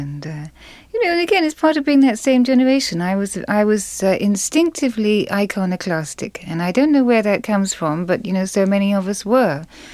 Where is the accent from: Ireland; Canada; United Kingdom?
United Kingdom; England; moved away as an adult; now in United States; As I say, I came from England, and I was the generation in England